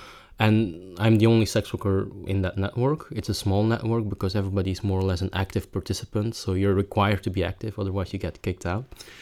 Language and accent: English; Belgium; also born or lived in South Korea; now in Amsterdam, Netherlands; I'm a transgender woman from Amsterdam, but originally born in South Korea. I'm a Korean adoptee. I grew up in Belgium, and I've worked as a sex worker in Belgium and the Netherlands several years.